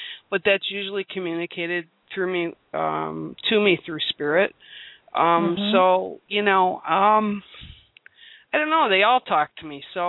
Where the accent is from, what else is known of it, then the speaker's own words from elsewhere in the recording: Detroit, Michigan, United States; I grew up in Detroit, and it was very diverse community.